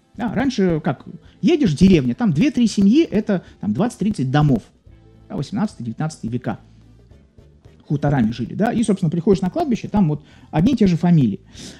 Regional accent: Saint Petersburg, Russia; born there; Я живу, еще раз подчеркну, в Санкт-Петербурге. Родился в Ленинграде, живу в Санкт-Петербурге.

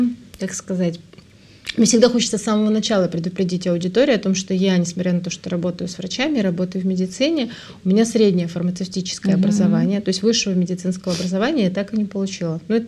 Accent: Saint Petersburg, Russia; born there; я родилась в Ленинграде, потому что в 80-м году он еще назывался Ленинград.

